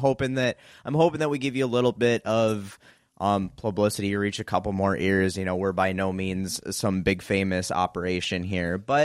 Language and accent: English; Minnesota, United States; We're from Minnesota, so unfortunately we can't vote for you